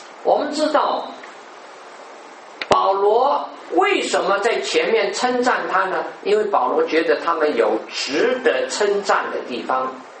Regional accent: China; 我们中国人常常说，有现在很多人是喜欢给别人戴高帽子，对不对？

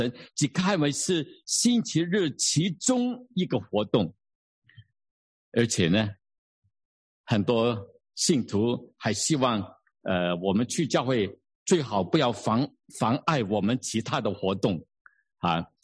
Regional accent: Guangdong, China; 我们可以吃去我们广东人去饮茶

